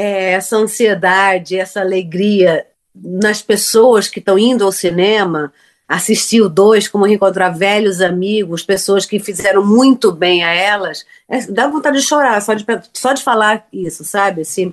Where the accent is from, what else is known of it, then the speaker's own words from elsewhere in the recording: Pernambuco, Brazil; No Nordeste inteiro, para mim, principalmente, que eu sou pernambucana, né?